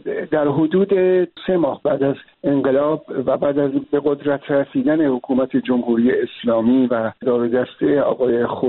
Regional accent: Iran; moved away as an adult; من و خانواده تصمیم گرفتیم برای چند ماه از ایران خارج بشیم و آمدیم، اما به هر حال در خارج از کشور موندگار شدیم.

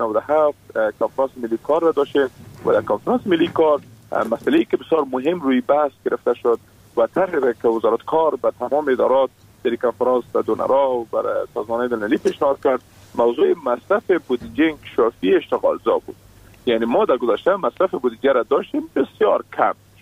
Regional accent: Afghanistan; ما شما افغان هستیم

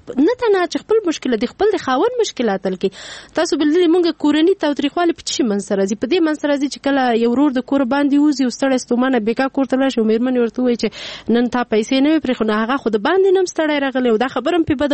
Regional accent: Peshawar, Khyber Pakhtunkhwa, Pakistan; او زه په پیښور کې لوی شوم

